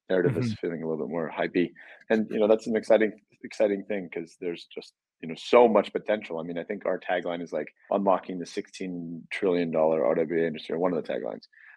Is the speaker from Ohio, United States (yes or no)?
yes; Ohio, United States; I'm from Ohio. Yeah.